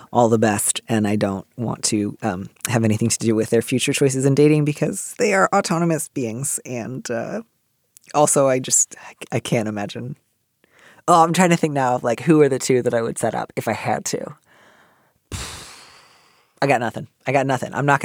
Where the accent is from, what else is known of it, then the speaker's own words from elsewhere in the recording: Midwest, United States; I grew up in the Midwest.